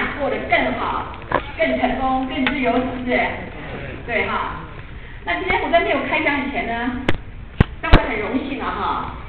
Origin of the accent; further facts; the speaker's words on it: Taiwan; moved away as an adult; now in United States; 我呢也是跟各位一样，是土生土长在台湾的外省人哈。我爸爸是个军人，是在军区长大。那我是在1976年离开台湾，已经到美国去了。